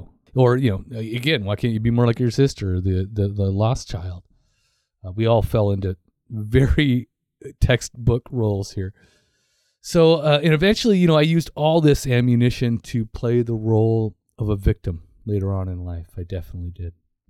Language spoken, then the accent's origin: English; Lakewood, California, United States; born there; I was born in Lakewood, California, to a single, immature, verbally abusive, totally codependent mother.